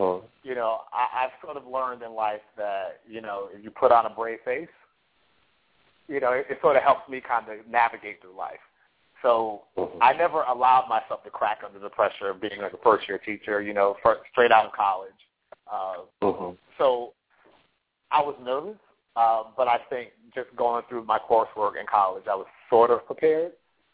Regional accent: New Haven, Connecticut, United States; So, you know, I am originally from New Haven, and New Haven is one of the cities that has the highest income inequality.

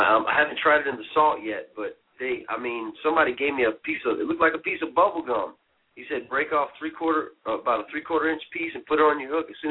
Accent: Louisiana, United States; I'm originally from South Louisiana, yeah.

